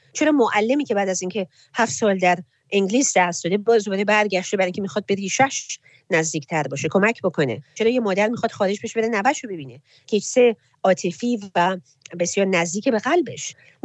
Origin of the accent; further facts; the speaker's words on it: Iran; من زن ایرانی هستم